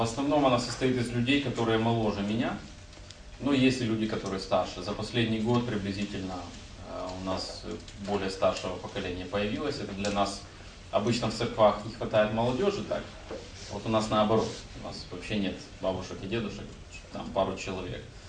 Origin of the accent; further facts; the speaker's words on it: Kyiv, Ukraine; Я из Киева, пастор церкви.